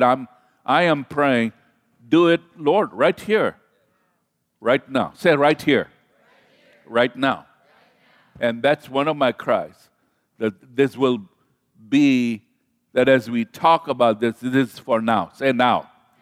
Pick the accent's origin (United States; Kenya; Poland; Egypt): Kenya; I love to see. I was raised up in Kenya on the shoreline.